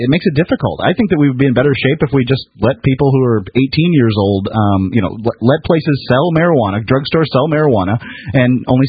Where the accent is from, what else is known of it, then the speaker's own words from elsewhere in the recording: Sarasota, Florida, United States; I grew up in Sarasota, Florida, lived there for 30-something years.